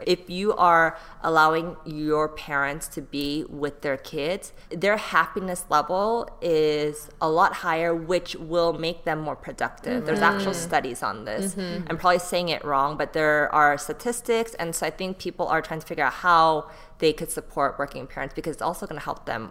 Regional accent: California, United States; now in Los Angeles, United States; So I grew up in the Bay Area. Like that's where I went to middle school, high school. And my parents were living there for a very long time as well.

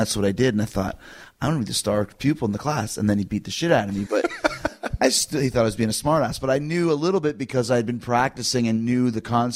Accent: Calgary, Alberta, Canada; So I grew up in Calgary, or you know, I started in Calgary, which has a rodeo scene and is a big, you know, cowboy area.

